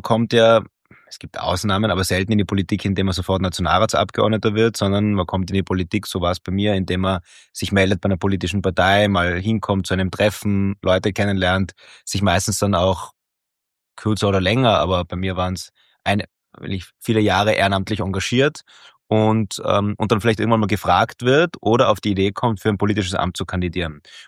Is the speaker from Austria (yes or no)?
yes; Innsbruck, Tyrol, Austria; Ich bin Innsbrucker, also in Tirol aufgewachsen.